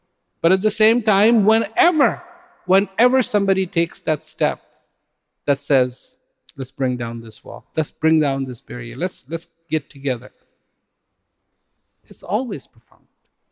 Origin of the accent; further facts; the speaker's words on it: India; born there; Of course, I was born in India, so I'm exempt.